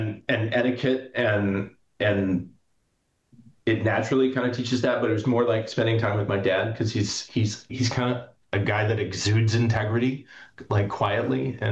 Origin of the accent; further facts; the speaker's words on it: Texas, United States; Grew up in Texas, one of two older of two.